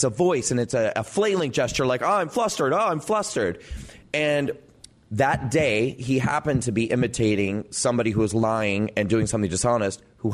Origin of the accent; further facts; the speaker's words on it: Nebraska, United States; people I grew up with in Nebraska probably voted for Trump.